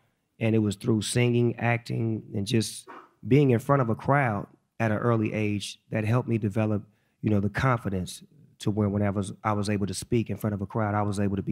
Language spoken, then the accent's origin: English; Long Beach, California, United States; Well, I come from Eastside Long Beach, California. I was raised by my mother, a single parent, and she raised me on good music, having a good time.